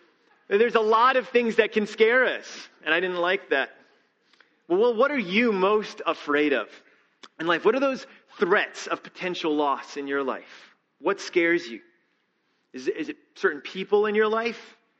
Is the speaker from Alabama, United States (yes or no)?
yes; Alabama, United States; This is back when I grew up in Alabama, and he drove our family deep into the Alabama woods.